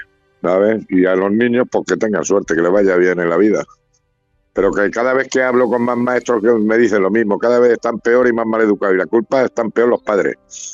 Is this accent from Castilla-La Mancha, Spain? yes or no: yes; Castilla-La Mancha, Spain; Sabes que yo soy manchego y que en La Mancha hay muchas rectas.